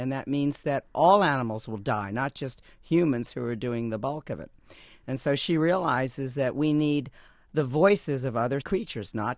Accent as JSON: {"language": "English", "region": "the South", "country": "United States", "said": "I was a rural kid. These were all successful women in their 30s. And I came from the South, which was a real strike against me."}